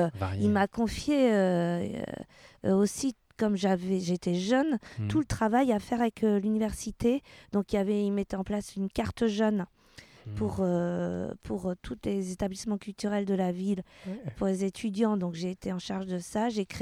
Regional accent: Poitiers, Nouvelle-Aquitaine, France; j'ai eu une proposition à Poitiers, dans ma ville natale

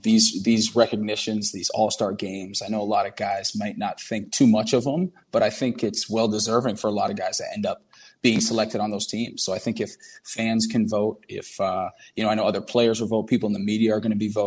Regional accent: Minnesota, United States; also born or lived in Hamilton, Canada / England / Portugal; we kind of moved around a lot, moved to England, then moved to Portugal. Then from fourth grade on, I grew up in Minnesota in the U.S.

